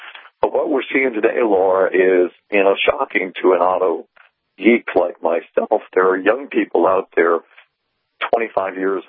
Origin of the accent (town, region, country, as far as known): Massachusetts, United States; born or raised there